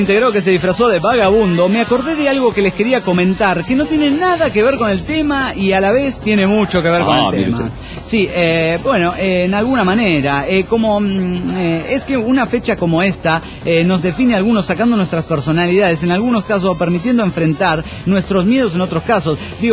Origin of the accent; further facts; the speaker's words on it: Tultitlán, State of Mexico, Mexico; de Tutitlán Edomex.